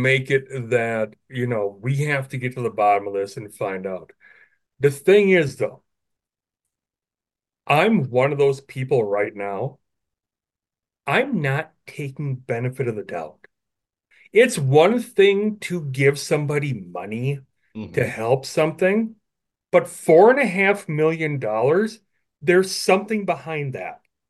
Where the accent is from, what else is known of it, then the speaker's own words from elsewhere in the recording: Wisconsin, United States; because we're all Brewers fans, we're from Wisconsin